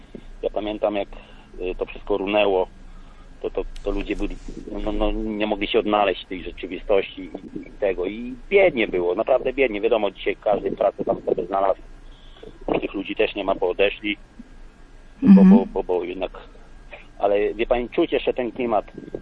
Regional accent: Mierzeszyn, Pomeranian Voivodeship, Poland; born there; bo jestem urodzony właśnie w Mierzeszynie, tam gdzie pan Władek mieszka, a w tej chwili jestem sołtysem Domachowa

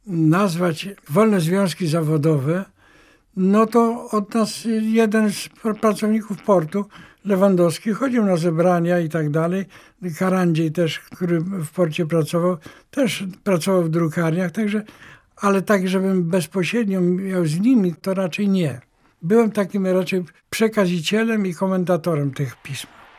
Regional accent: Smyków, Świętokrzyskie Voivodeship, Poland; born there; Urodzony jestem w małej miejscowości Smyków w województwie kieleckim.

